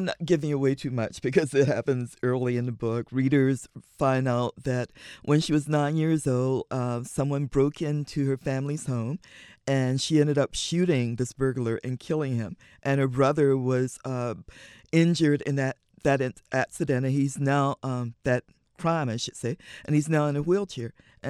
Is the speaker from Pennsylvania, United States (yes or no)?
no; Virginia, United States; now in Albany, United States; You know, I grew up in Virginia. I've lived in Albany longer than I ever lived in my hometown in Virginia.